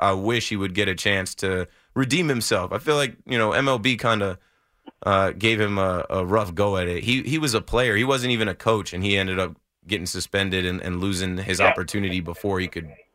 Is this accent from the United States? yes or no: yes; New Jersey, United States; I'm from Jersey, but I know the Rangers pedigree in the city.